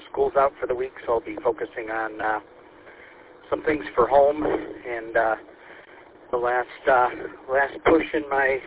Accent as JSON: {"language": "English", "town": "Davison", "region": "Michigan", "country": "United States", "tie": "born or raised there", "said": "In the city of Davison. I grew up in the Davison area my whole life."}